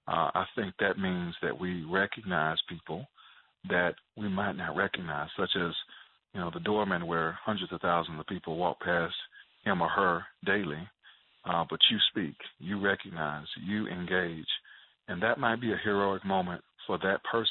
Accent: Atlanta, Georgia, United States; I think that I grew up in Atlanta, a city that is absolutely wonderful, and I think one of the world's greatest cities.

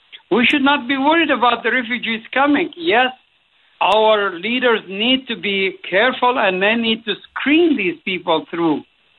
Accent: Saudi Arabia; also born or lived in Gaza Strip; 2 months after my birth, my family immigrated from the Gaza Strip to Saudi Arabia. So I grew up in Saudi Arabia. And I grew up as a Palestinian immigrant and refugee.

